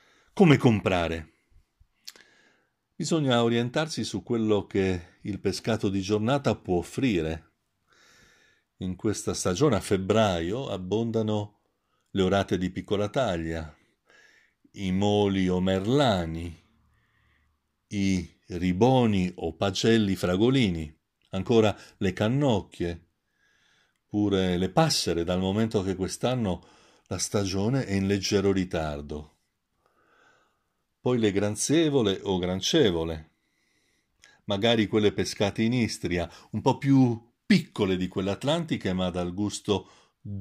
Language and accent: Italian; Trieste, Friuli-Venezia Giulia, Italy; Sono nato e vivo a Trieste. Il mare mi vibra dentro.